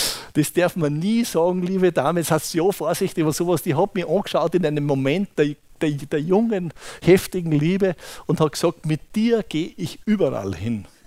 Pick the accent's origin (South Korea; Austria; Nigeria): Austria; Bruck an der Glocknerstraße, Salzburg; Ich bin in Bruck an der Glocknerstraße aufgewachsen. Das ist da im Pinzgau bei Zell am See.